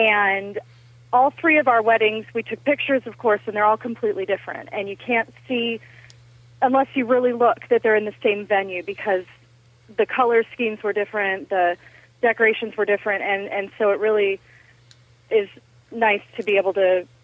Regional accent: Valparaiso, Indiana, United States; I've been back for several weddings because I grew up in Valpo, and I couldn't have been happier.

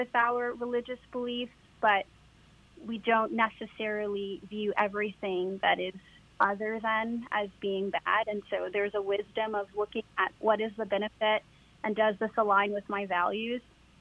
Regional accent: United States; because I am American, born and raised, born to American parents who are also American, born and raised.

